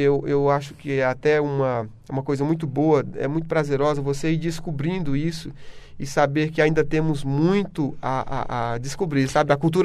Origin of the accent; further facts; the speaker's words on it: Piripiri, Piauí, Brazil; now in Teresina, Brazil; Eu, por exemplo, sou de Piripiri e estou aqui a serviço da capital.